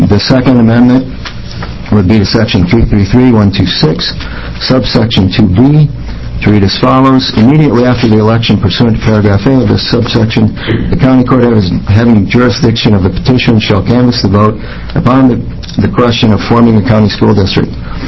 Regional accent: The Dalles, Oregon, United States; I'm from the Dalles, Oregon also.

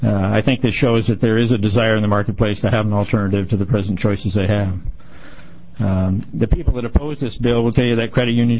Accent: John Day, Oregon, United States; Mr. Chairman, Senator … I'm from John Day.

